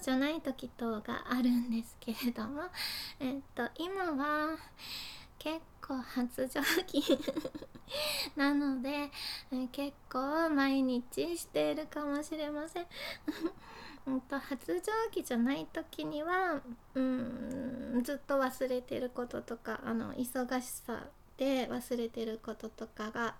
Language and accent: Japanese; Fukuoka, Japan; 出身地は福岡です。